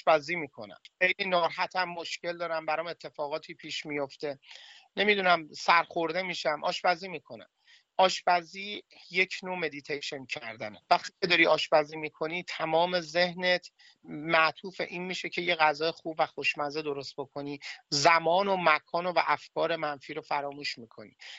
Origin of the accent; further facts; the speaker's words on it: Iran; now in Australia; من به عنوان یه ایرانی یه مقداری وحشت از این دارم که غذاهای دیگر تجربه بکنم